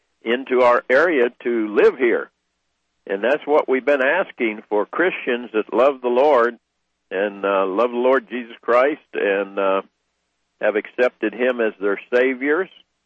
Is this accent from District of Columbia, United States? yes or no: yes; Washington, District of Columbia, United States; now in Idaho County, United States; I grew up in Washington, D.C., and the winters were worse in Washington, D.C. than they are here in Idaho County, Idaho, in the Clearwater Valley.